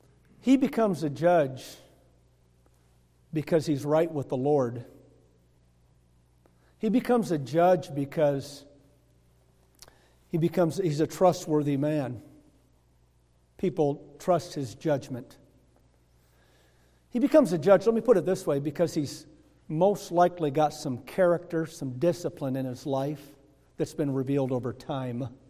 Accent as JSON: {"language": "English", "town": "Kingsley", "region": "Michigan", "country": "United States", "tie": "born or raised there", "said": "I know growing up in Kingsley, Michigan, though it's not like we were millionaires. I mean, I grew up in a trailer on some property outside of a little bitty town"}